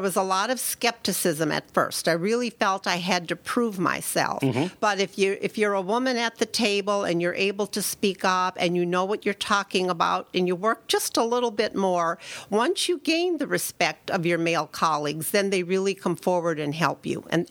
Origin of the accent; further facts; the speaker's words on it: Williamsport, Maryland, United States; I was the first woman in my hometown of Williamsport to be elected to a town council.